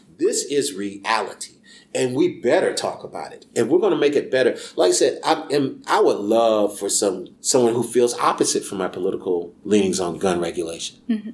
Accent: Columbia, South Carolina, United States; I'm from Columbia, and I grew up in the Eau Claire community, and there was a library, a storefront on Fairfield Road across from Maurice Alcorn Middle School.

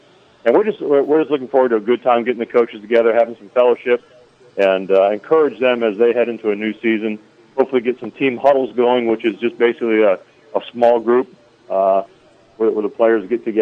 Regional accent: New Hampshire, United States; And I grew up in New Hampshire. I'm from New England, so you know, went to the University of New Hampshire, all that good stuff.

